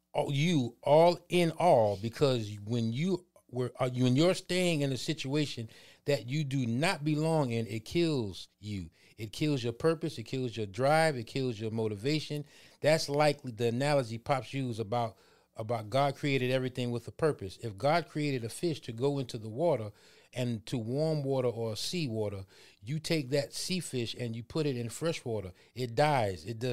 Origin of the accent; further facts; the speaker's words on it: New York, United States; now in Houston, United States; It's a little bump, y'all. I'm from New York.